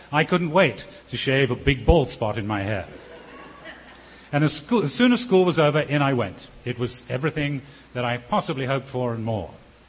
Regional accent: England, United Kingdom; because I was growing up in England.

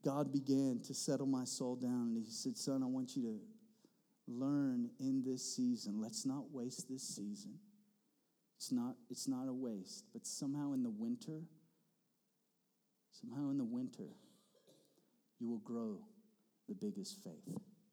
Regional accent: United States; As a husband, as a father, as an American, I find myself sometimes consumed with next March and March 2025 bread.

